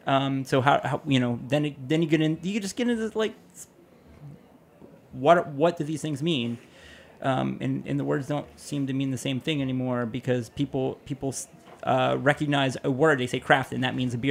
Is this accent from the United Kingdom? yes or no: no; Pittsburgh, Pennsylvania, United States; I'm from Pittsburgh, so we don't really go into that football team too much on this when I'm around.